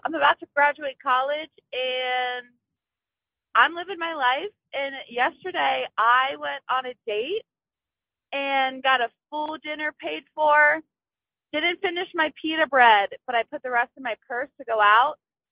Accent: Cincinnati, Ohio, United States; from Cincinnati. I go to Ohio State in Columbus.

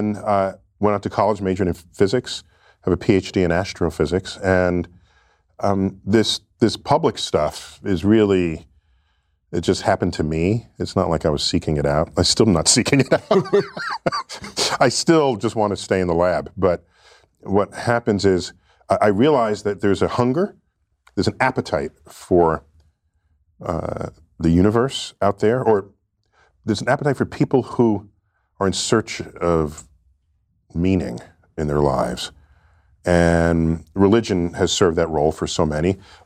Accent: New York City, New York, United States; A first visit to my local planetarium, the Hayden Planetarium. I grew up in New York City.

